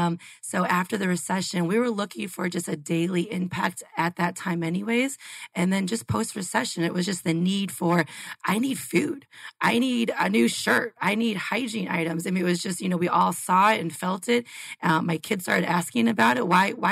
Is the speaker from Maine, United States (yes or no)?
no; Chicago, Illinois, United States; now in Phoenix, United States; I'm also not from born and raised in Arizona. I'm from Chicago.